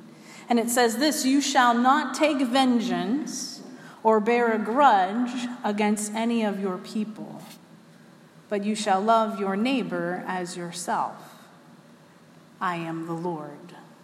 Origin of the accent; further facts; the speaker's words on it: Pittsburgh, Pennsylvania, United States; Now, growing up near Pittsburgh, Pennsylvania, I can't help but think of Fred Rogers when I hear the word neighbor.